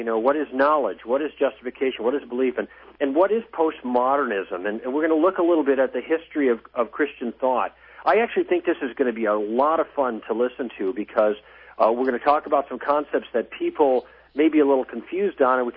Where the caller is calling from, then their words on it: Canada; I'm calling in from Canada